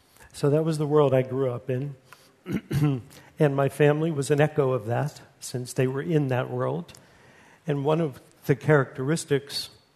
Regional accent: United States; born there; I was born in the United States

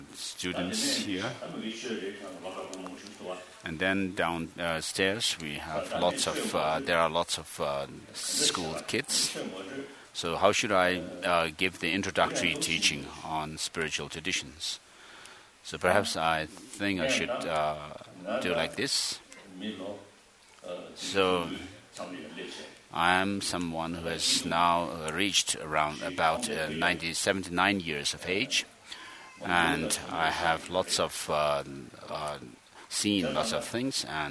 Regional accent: Lhasa, Tibet, China; also born or lived in Amdo; So I was born in Amdo, and then I came to Lhasa in my, when I was a small child, to Lhasa.

